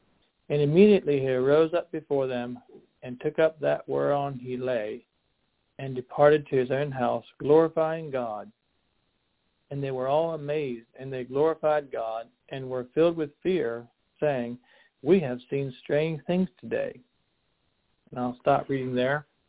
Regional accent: Amherst, Virginia, United States; hi everyone. … from Amherst, Virginia.

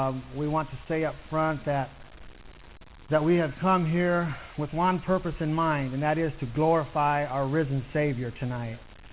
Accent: Grayville, Indiana, United States; I'm from Grayville, Indiana.

